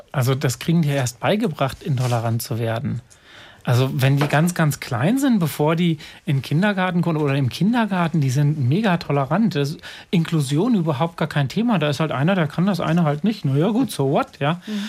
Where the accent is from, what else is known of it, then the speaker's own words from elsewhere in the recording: Rhön, Germany; also ich komme ja aus der Rhön